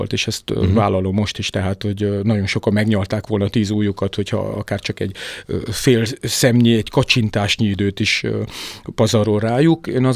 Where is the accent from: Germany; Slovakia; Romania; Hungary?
Romania; Transylvania; én Észak-Erdélyben nevelkedtem, és az én családom soha nem demonstrálta a magyarságát, hanem élte olyan természetesen, mint hogy egy pohár vizet iszol.